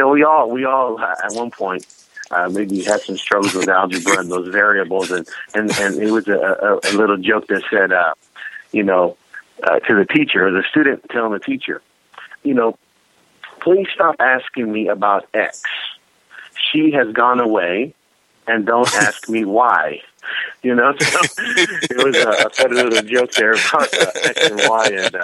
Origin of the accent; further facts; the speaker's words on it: Fresno, California, United States; I'm from Fresno, California, the Central Valley, the agricultural capital of the state